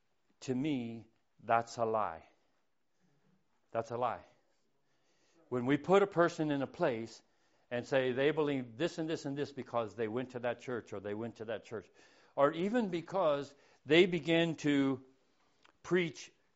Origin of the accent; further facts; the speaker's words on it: Lincoln, North Carolina, United States; First thing he asked me, he said, where are you from? I said, Lincoln, North Carolina.